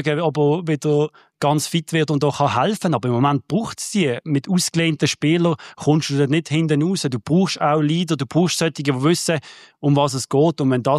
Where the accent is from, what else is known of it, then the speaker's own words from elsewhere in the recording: Basel, Basel-Stadt, Switzerland; auch wenn ich kein Zürcher bin, ich bin Basler